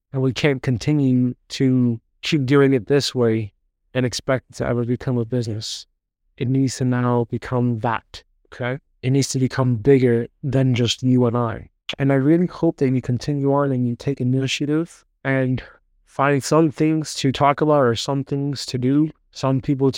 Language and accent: English; Brooklyn, New York, United States; going to sleep at night with crazy schizophrenic uncles and fucking all this wild shit growing up in Brooklyn.